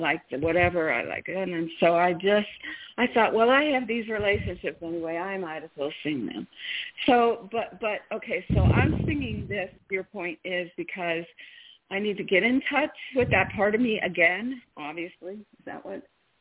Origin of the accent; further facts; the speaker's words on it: Cincinnati, Ohio, United States; That's my style of music. I'm from Cincinnati, Ohio